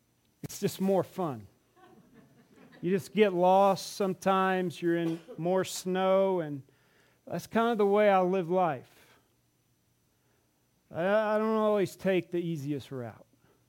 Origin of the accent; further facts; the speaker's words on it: Atlanta, Georgia, United States; now in Dallas, United States; I'm from Atlanta, Georgia. I live in Dallas, Texas.